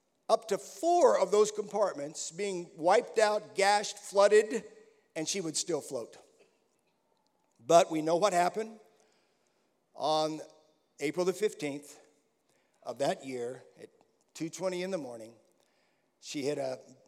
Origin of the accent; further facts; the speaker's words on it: United States; accent: American; Now, you can tell Steve has not lost his Aussie accent, and I've not lost my American accent.